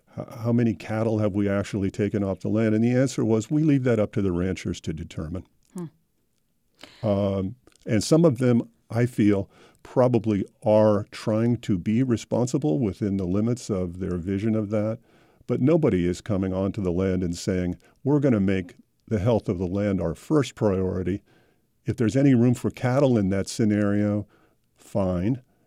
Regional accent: California, United States; I'm from California

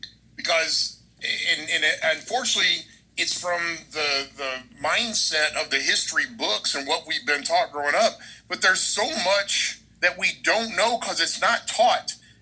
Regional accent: Midwest, United States; I'm from the Midwest, and I live in the South now

